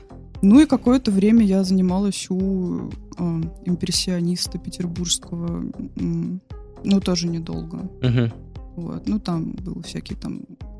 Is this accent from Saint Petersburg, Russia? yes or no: no; Komarovo, Leningrad Oblast, Russia; Но я, в общем, в детстве жила в Комарово